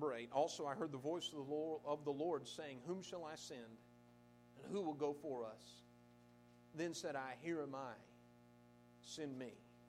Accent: Indiana, United States; I grew up in Indiana, and I grew up an hour outside of Indianapolis.

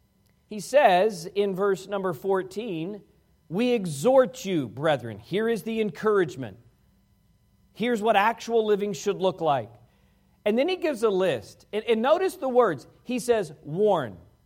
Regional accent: Washington, D.C. area, United States; I grew up outside of Washington, D.C.

